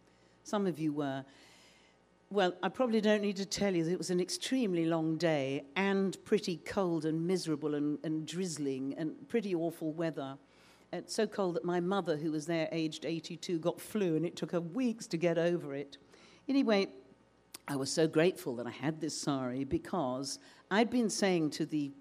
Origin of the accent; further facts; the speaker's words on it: London, United Kingdom; I'm from London, it rains all the time, so I'm kind of used to it.